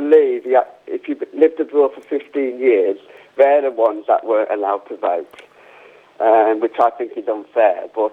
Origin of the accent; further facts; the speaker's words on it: United Kingdom; now in Spain; I'm British, I'm proud to be British.